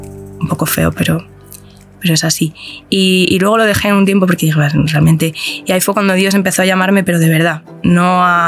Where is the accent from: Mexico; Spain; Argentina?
Spain; soy de España, entonces aquí todo el mundo, el trasfondo católico lo tenemos todos.